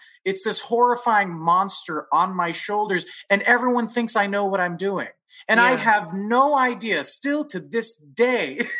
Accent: California, United States; I was living in California. I'm from the San Francisco Bay Area.

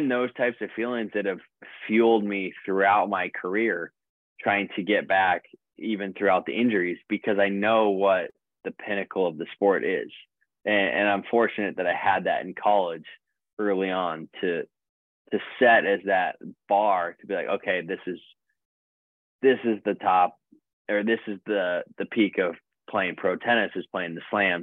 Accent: United States; New York in the summer as an American, like my best tennis memories at the pro tour, most of the best memories have been at the US Open.

